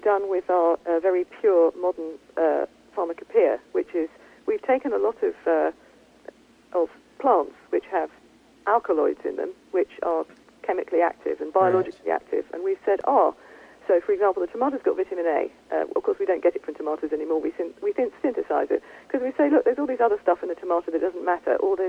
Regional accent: Ireland; But I'm Irish, and so we understand about the downtrodden.

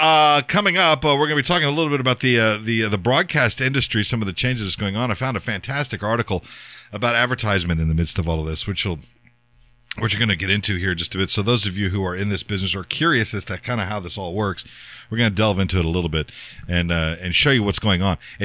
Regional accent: Texas, United States; I grew up in South Texas. You know, cedar fever is a thing down there.

